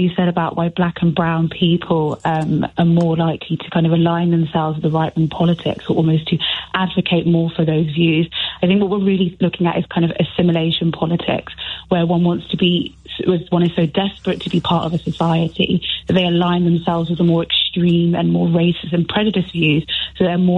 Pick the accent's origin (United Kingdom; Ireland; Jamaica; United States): United Kingdom; I mean, I'm British Caribbean third gen, and when people came over, it was kind of about how quickly you could shed your origin identity.